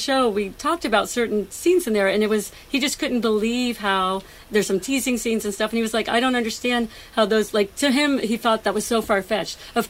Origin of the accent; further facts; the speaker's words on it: Ohio, United States; they buy a house that looks like the house I grew up in the Midwest in Ohio.